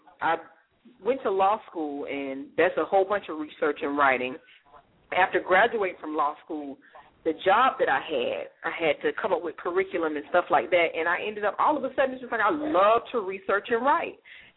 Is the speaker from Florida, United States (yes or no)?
yes; Gainesville, Florida, United States; I graduated, so I like to say I'm from Gainesville, Florida.